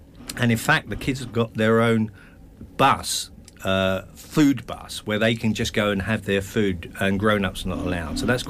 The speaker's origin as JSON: {"language": "English", "region": "London", "country": "United Kingdom", "said": "I lived in London, I come from London, and there were literally two radio stations"}